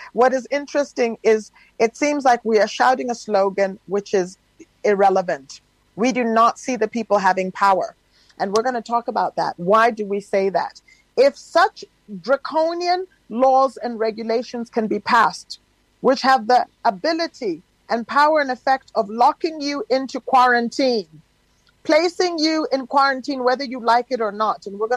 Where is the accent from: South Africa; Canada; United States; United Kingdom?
South Africa; how we as South African citizens can take back the power.